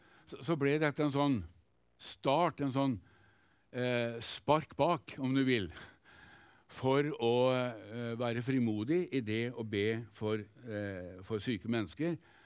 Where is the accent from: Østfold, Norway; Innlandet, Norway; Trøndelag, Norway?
Østfold, Norway; Halden; gjennom det kallet jeg fikk i Jesusbevegelsen og Jesusvekkelsen hjemme i Halden